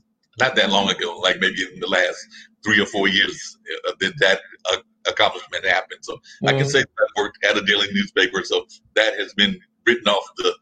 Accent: Warrenton, North Carolina, United States; Yes, I know about rural life because I grew up in Warrenton, North Carolina.

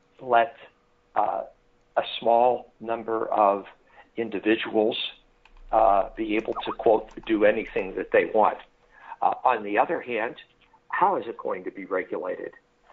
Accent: Pittsburgh, Pennsylvania, United States; moved away as an adult; But for example, I grew up in Pittsburgh, and I sort of lived through this once where the steel mills closed.

